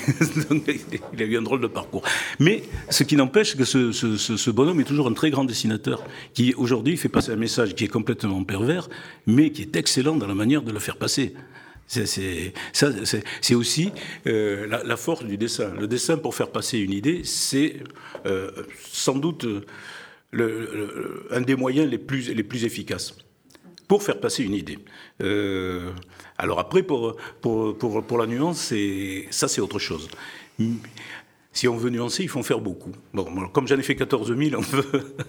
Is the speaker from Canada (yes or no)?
no; Bordeaux, Nouvelle-Aquitaine, France; born there; Et alors moi, qui suis un Basque de la diaspora, qui suis un Basque, mes parents sont Basques et je suis né à Bordeaux